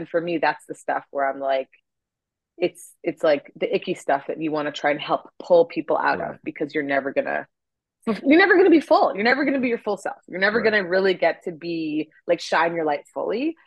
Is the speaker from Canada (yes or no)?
yes; Winnipeg, Manitoba, Canada; this is my hometown, Winnipeg in Canada.